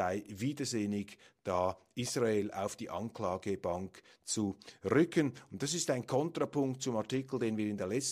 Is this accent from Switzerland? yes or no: yes; Switzerland; man muss jeden Tag Danke sagen als Schweizer, dass wir in unserem Land so viele international erfolgreiche Unternehmen haben